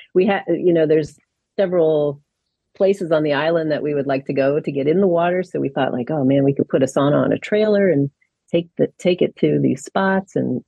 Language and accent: English; Philadelphia, Pennsylvania, United States; now in Maine, United States; I'm from Pennsylvania originally, Philadelphia area. Moved to Maine to work for the park, the national park